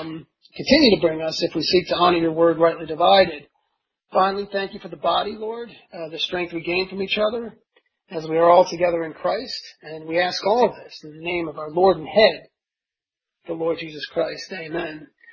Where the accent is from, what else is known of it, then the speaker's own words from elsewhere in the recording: Philadelphia, Pennsylvania, United States; I'm a Philadelphian, and we're very familiar with these people. I grew up around all this revolutionary stuff in Philadelphia.